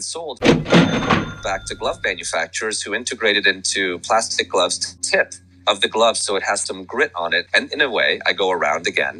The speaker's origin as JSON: {"language": "English", "region": "Budapest", "country": "Hungary", "tie": "born or raised there", "said": "when I was born in Budapest, and back then, you know, Hungary was still communist."}